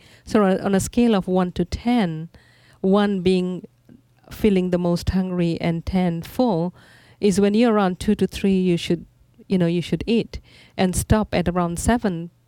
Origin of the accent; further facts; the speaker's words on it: Fiji; growing up in Fiji Islands, we did not have a refrigerator in our house